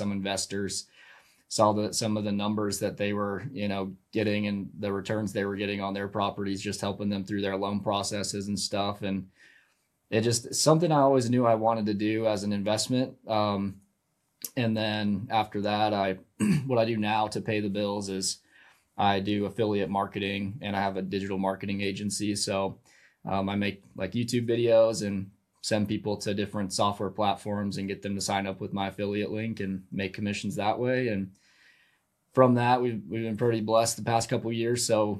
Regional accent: South Carolina, United States; So I'm from South Carolina originally. That's where I was born and raised till I graduated high school.

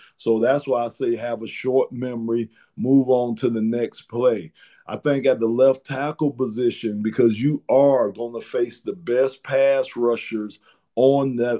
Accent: Miami, Florida, United States; You know, I grew up in Miami, so the Miami Dolphins, man, that's my team.

